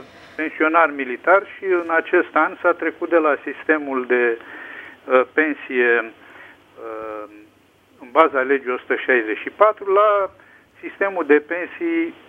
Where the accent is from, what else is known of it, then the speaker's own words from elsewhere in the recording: Buzău, Buzău County, Romania; și sunt din Buzău.